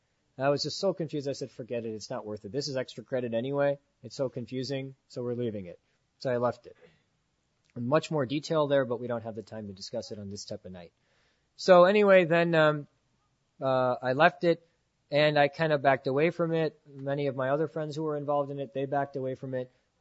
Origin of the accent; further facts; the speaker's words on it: United States; I came from America, and I'm a pre-med student